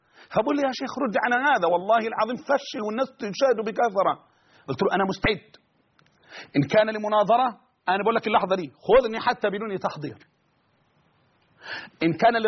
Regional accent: Egypt

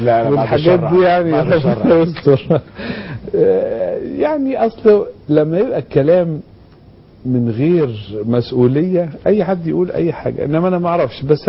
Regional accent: Egypt

